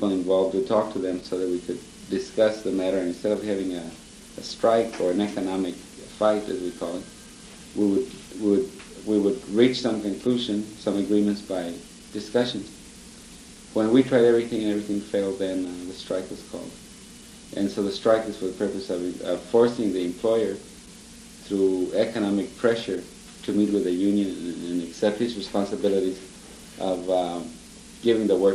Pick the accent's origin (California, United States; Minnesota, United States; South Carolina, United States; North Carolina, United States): California, United States; also born or lived in Yuma, Arizona; Well, I was born in Arizona, in Yuma, but I was raised, I suppose you could say, all over California, because I didn't have any one place that I could call home.